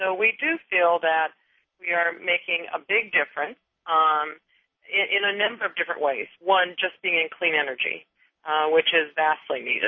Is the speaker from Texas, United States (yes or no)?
no; Seattle, Washington, United States; now in San Francisco, United States; the opportunity just came up a couple of years ago for me to be able to move from Seattle, which is my hometown, to San Francisco